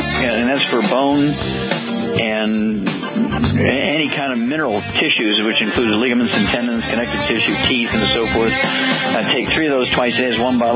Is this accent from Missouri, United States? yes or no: yes; Missouri, United States; Let's go to my home state, Missouri.